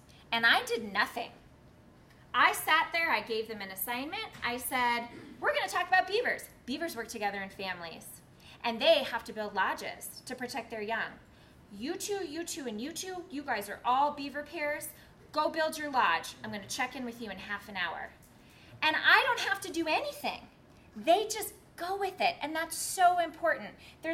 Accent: Tulsa, Oklahoma, United States; I grew up in Tulsa, Oklahoma.

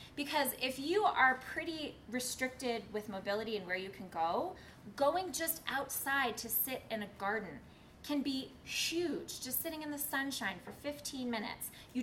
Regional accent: Tulsa, Oklahoma, United States; I grew up in Tulsa, Oklahoma.

